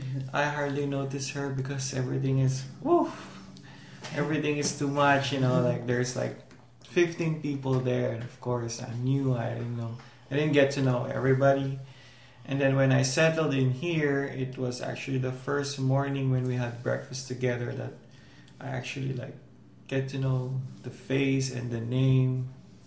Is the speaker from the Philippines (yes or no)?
yes; Philippines; English is a second language; I'm 28 years old. I'm from the Philippines, and I'm volunteering here in Camp Hudson for about 3 years now.